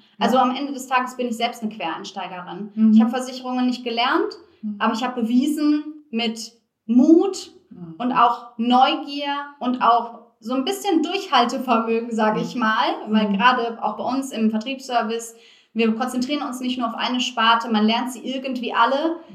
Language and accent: German; Goch, North Rhine-Westphalia, Germany; Ich komme aus Goch.